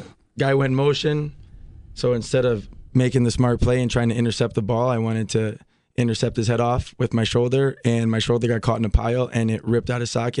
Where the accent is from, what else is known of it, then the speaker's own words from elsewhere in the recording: Milwaukee, Wisconsin, United States; You know, growing up in Milwaukee was kind of tough. Like I said, my grandparents did a good job